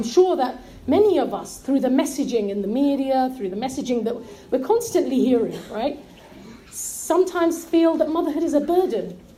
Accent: Barnet, London, United Kingdom; growing up in the West, alhamdulillah, we've picked up a lot of good things as well from growing up here. However, we've often been programmed to dislike motherhood, right? I remember there was a project in my girls' school. I went to a girls' school in Barnet.

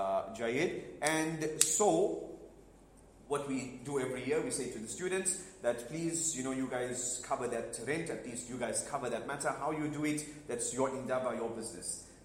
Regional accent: Tongaat, KwaZulu-Natal, South Africa; I come from Tongat. I live in Tongat. I come here on the Saturday whenever I'm in the country.

